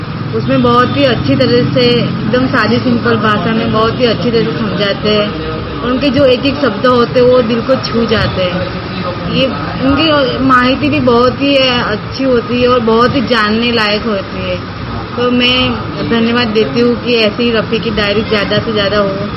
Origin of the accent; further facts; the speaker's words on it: Ahmedabad, Gujarat, India; मैं अहमदाबाद की रहने वाली हूँ।